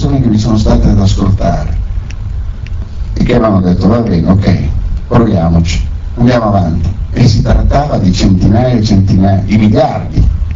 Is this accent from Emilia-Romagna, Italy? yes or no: yes; Bologna, Emilia-Romagna, Italy; io sono di Bologna, è una città che era di provincia una volta, adesso non so più cos'è